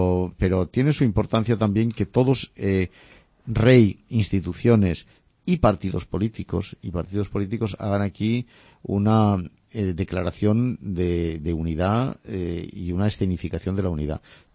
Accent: Cantabria, Spain; Yo soy el cántabro oficial de la casa.

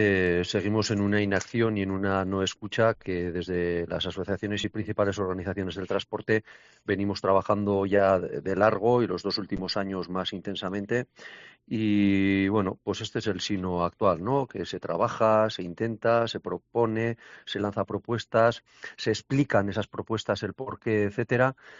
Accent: Navarre, Spain; ¿Por qué tenemos que pagar más siendo navarros cuando la decisión la tiene el Gobierno de Navarra

